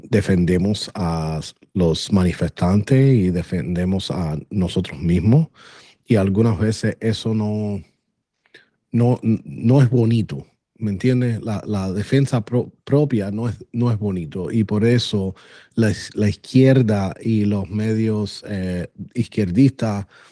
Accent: Miami, Florida, United States; born there; No, soy cubano, nacido aquí en los Estados Unidos, aquí en Miami.

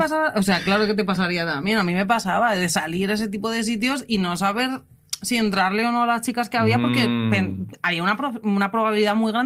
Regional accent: Ávila, Castile and León, Spain; A mí lo que me pasó es que yo soy de Ávila. Entonces, en Ávila, pues... me encanta que la gente se descoja.

